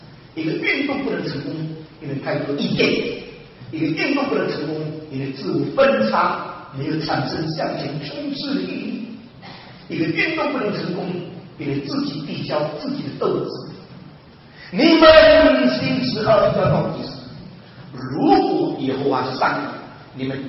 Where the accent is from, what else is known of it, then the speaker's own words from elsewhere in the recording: China; 我身为中国人